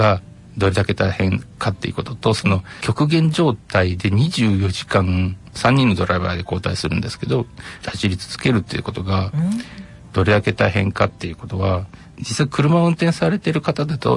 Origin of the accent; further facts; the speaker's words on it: Toyohashi, Aichi, Japan; 豊橋出身。